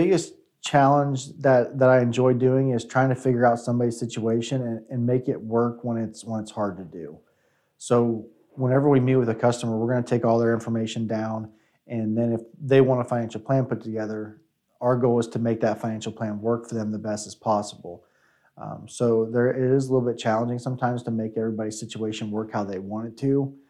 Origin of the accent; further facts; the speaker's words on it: Versailles, Ohio, United States; I'm from Versailles. I was in Troy before and I decided to come over to Minster